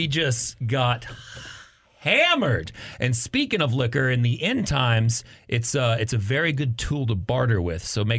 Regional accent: Amarillo, Texas, United States; I grew up in Amarillo, so I was used to having tire chains, which you put on to drive in the snow.

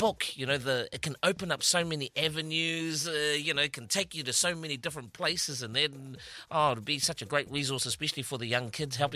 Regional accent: Porirua, Wellington, New Zealand; it actually reminds me of my uncle when I was growing up in Porirua.

